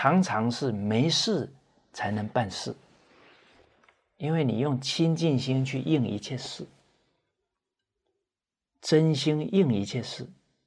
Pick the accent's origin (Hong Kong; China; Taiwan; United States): Taiwan; 我在台湾土生土长啊，